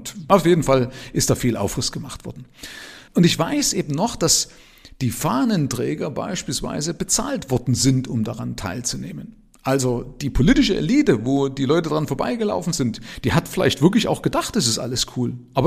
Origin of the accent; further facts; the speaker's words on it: Germany; Ich bin ja in der DDR aufgewachsen, also zur Zeit der Wende 1989 war ich 19.